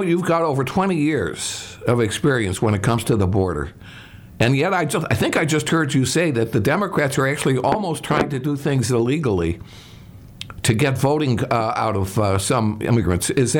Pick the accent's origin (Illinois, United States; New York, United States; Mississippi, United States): Illinois, United States; Chicago; I mean, I come from Chicago, so I know a lot about the Walking Dead getting to the polls.